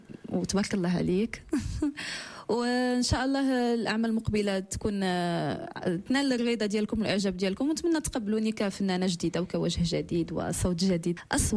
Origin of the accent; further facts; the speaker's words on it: Morocco; هما ملي كتقول لهم انا من المغرب كيقول لك فين جات المغرب، خصك تقول لهم مراكش